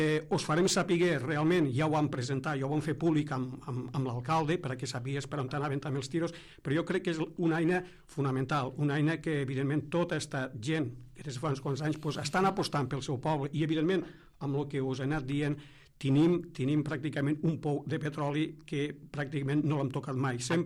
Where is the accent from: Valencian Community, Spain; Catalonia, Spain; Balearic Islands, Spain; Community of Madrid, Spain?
Catalonia, Spain; som l'únic poble que al seu nom original portem gravada la seva pròpia identitat, la mar